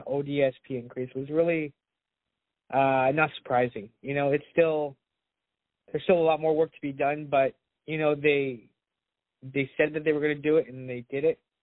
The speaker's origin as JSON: {"language": "English", "town": "Hamilton", "region": "Ontario", "country": "Canada", "said": "I'm trying to make change because I'm from Hamilton"}